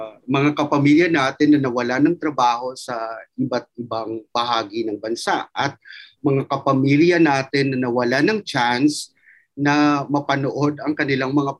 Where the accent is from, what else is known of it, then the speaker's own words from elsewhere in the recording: Eastern Visayas, Philippines; sapagkat ako ay taga Samar